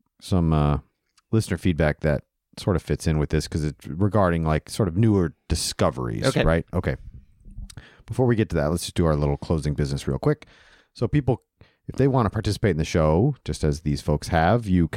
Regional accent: Columbus, Ohio, United States; Some of my favorites are the Capsule label from Columbus, Ohio, my hometown.

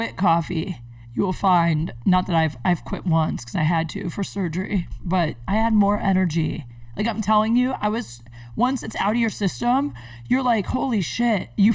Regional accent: Canton, Ohio, United States; Yeah, Ohio. That's why. I'm from Canton.

